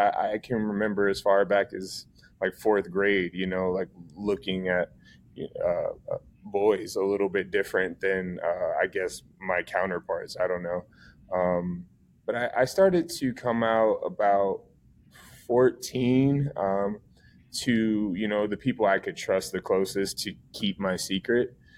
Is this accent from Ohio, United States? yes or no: yes; Akron, Ohio, United States; also born or lived in Washington, D.C. / New York / Orlando / North Carolina; So I actually grew up here in Akron, Ohio. I'm a little bit of a gypsy, so I've been all over. I've lived in D.C., I've lived in New York, Orlando, North Carolina